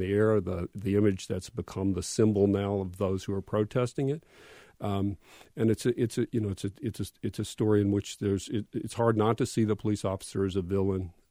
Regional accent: Atlanta, Georgia, United States; Yeah, so I grew up in Atlanta, and I grew up in white Atlanta. I went to segregated schools until I was in eighth grade.

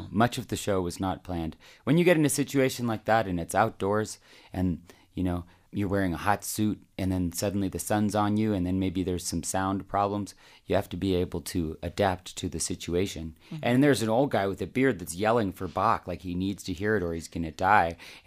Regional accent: California, United States; born there; I was born in between Carmel, California and Big Sur, California, in a redwood cabin in a redwood forest.

